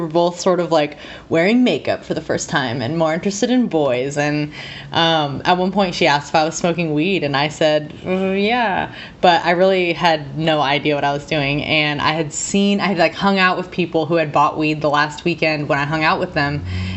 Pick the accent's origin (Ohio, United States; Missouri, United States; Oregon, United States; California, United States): Oregon, United States; But I grew up in Southern Oregon, which is like, technically it's the tip of the Emerald Triangle.